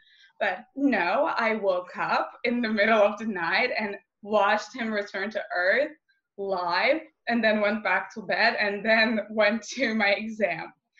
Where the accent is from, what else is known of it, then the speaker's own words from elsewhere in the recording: Istanbul, Turkey; I'm from Istanbul, Turkey, a 17-year-old gender activist.